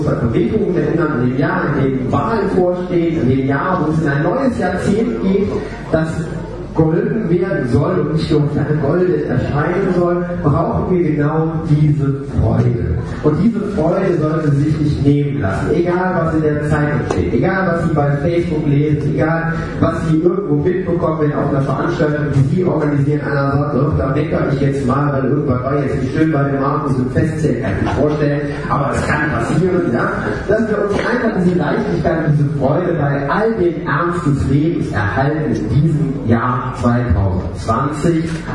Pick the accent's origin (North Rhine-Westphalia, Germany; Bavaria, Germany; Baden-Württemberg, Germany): North Rhine-Westphalia, Germany; Mönchengladbach; als Oberbürgermeister meiner Heimatstadt Mönchengladbach erreichen.